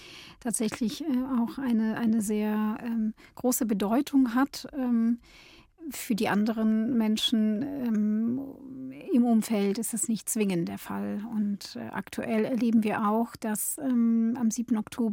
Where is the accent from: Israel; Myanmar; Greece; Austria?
Israel; now in Berlin, Germany; Ja, ich bin in Israel aufgewachsen und auch meine Familie lebt in Israel.